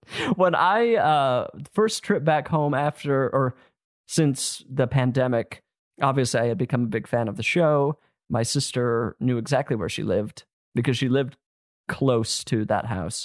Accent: Utah, United States; yeah, I'm from Utah and our big thing was earthquakes.

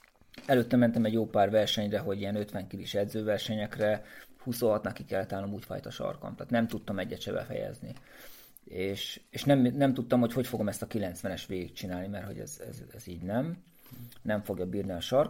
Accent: Hungary; így első magyarként értem el, tehát az első magyar teljesítő lettem

